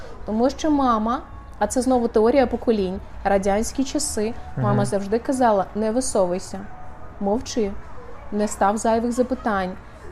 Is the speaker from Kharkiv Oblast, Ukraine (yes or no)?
no; Donetsk, Donetsk Oblast, Ukraine; Я сама з Донецьку